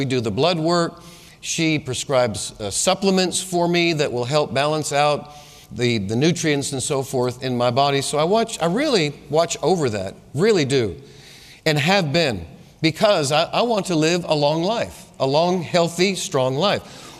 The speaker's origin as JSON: {"language": "English", "region": "New England", "country": "United States", "moved": "as an adult", "said": "I came from New England. I was a Yankee."}